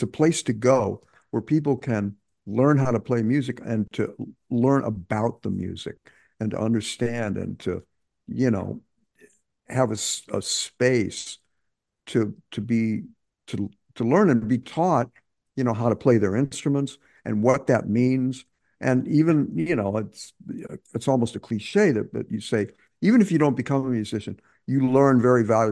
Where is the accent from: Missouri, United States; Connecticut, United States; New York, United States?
Missouri, United States; St. Louis; there's a program in St. Louis, in my hometown, called Jazz St. Louis